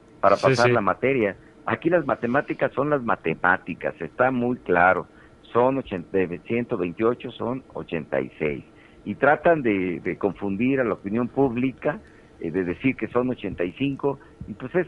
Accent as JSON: {"language": "Spanish", "region": "Guerrero", "country": "Mexico", "said": "soy senador guerrerense"}